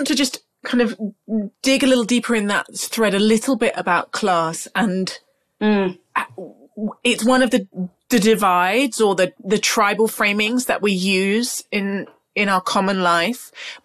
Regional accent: United Kingdom; Police that we all do, I think, probably think exists because we're British people and it's in our DNA.

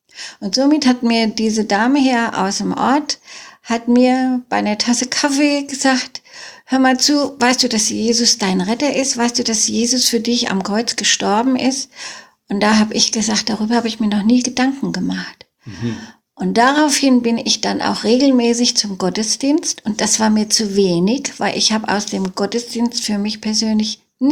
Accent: Frankfurt, Hesse, Germany; Ich habe zwei Brüder. Ich komme aus der Stadt Frankfurt. Habe da gelebt und gewohnt, gearbeitet, Familie gegründet. Ja. Ich bin jetzt 71 Jahre alt

